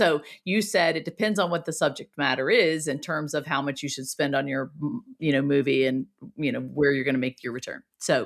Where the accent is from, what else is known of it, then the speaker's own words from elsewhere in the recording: Mississippi, United States; accent: Mississippi; Maybe that was my Mississippi accent coming out.